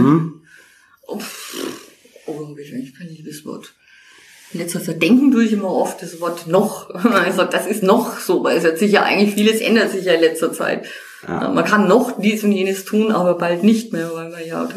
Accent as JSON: {"language": "German", "region": "Bavaria", "country": "Germany", "said": "Ja, als Bayerin würde ich dann sagen"}